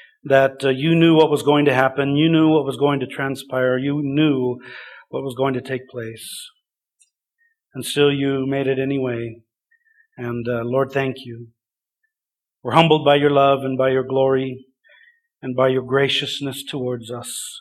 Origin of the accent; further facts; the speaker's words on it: Idaho, United States; but they chose Idaho, my home state, where a lot of my family, most of my family, my immediate family are.